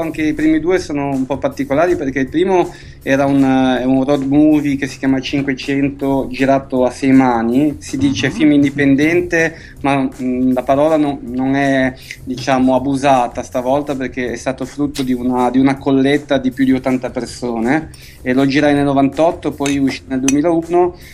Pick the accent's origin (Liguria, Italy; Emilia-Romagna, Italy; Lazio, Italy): Liguria, Italy; Lavagna; also born or lived in Chiavari; fino a 4 anni fa abitavo a Lavagna, perché io sono di Lavagna, anche se al tempo si nasceva a Chiavari, e sempre comunque al di là dell'Entella, del fiume Entella.